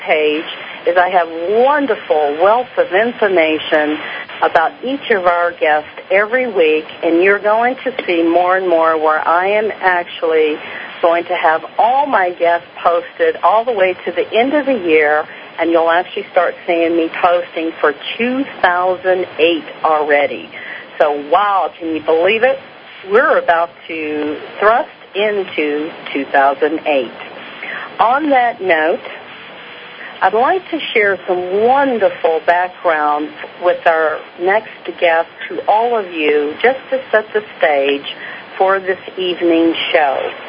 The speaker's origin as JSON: {"language": "English", "region": "Hawaii", "country": "United States", "said": "I realize, as a Hawaiian myself, what a real honor and a privilege it is"}